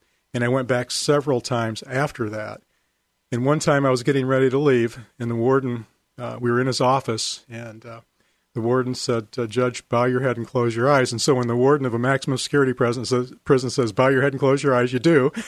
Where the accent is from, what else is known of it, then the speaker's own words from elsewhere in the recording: Oregon, United States; Joe Gibbs knew I was from Oregon